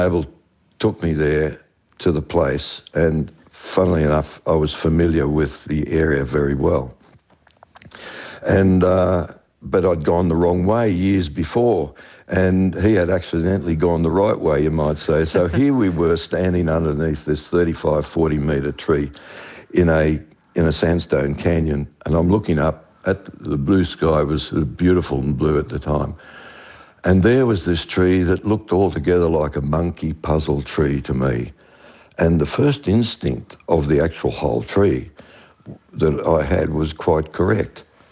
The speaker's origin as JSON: {"language": "English", "town": "Sydney", "region": "New South Wales", "country": "Australia", "tie": "born or raised there", "said": "I was born in Sydney, but my parents used to take me up here regularly."}